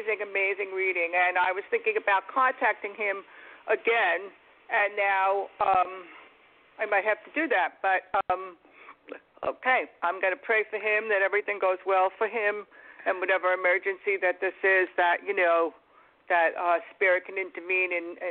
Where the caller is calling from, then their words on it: Florida, United States; I'm calling from Florida.